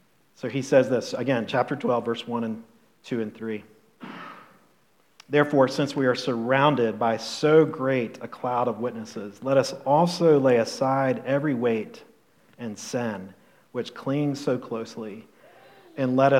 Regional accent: Charlotte, North Carolina, United States; I grew up in Charlotte in the 1970s and 80s.

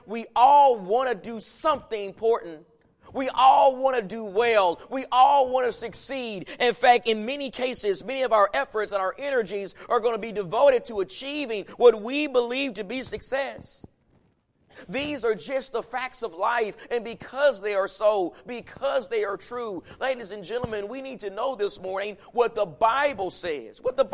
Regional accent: Texas, United States; I'm from Texas, but I'm a Washington Redskins fan

